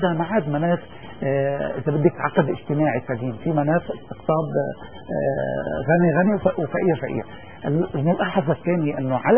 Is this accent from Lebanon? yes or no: yes; Lebanon; نحن في العمل نقول نحن لبنانيين الهوية، نحن ما عندنا حدا شيعي الهوية، شيعية هي مذهبنا وهذا نحتفظ فيه